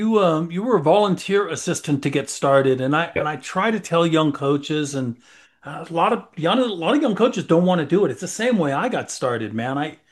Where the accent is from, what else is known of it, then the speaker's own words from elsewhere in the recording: Hayward, California, United States; I grew up in the Hayward, East Bay area, and then my first coaching gig was at Cal State East Bay.